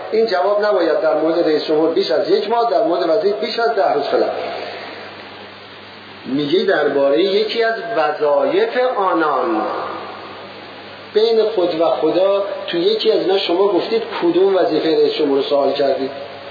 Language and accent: Persian; Iran; والا ما ایرانی هستیم، والا بلا ما ایرانی هستیم.